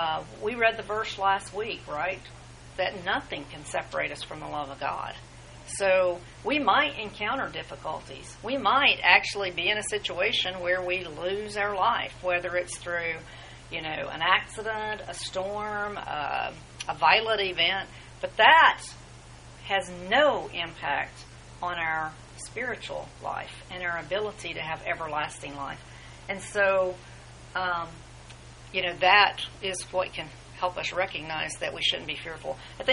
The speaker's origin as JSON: {"language": "English", "region": "the South", "country": "United States", "tie": "born or raised there", "said": "I grew up in the South and tornadoes were the thing."}